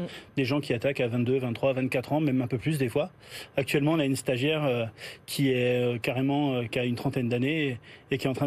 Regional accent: Hauts-de-France, France; Alors, déjà, moi, je viens de province. Je suis Picard

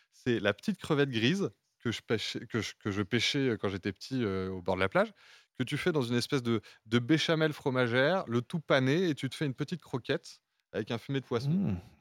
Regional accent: Lille, Hauts-de-France, France; now in Dunkirk, France; Moi, toute ma famille vient de Dunkerque, les parents ont déménagé, j'ai grandi à Lille en ayant toute la famille à Dunkerque.

